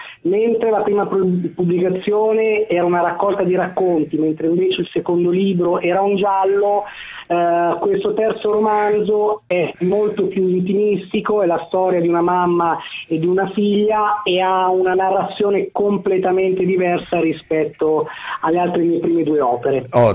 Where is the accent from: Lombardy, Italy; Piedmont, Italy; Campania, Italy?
Lombardy, Italy; Milan; moved away as an adult; now in Rome, Italy; Io sono di Milano, da quasi 20 anni vivo stabilmente a Roma.